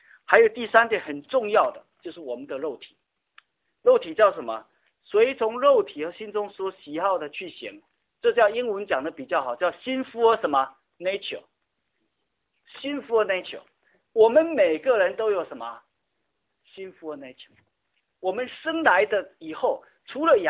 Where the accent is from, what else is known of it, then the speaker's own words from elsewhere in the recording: Xiamen, Fujian, China; 我们在厦门，我在厦门鼓浪屿长大，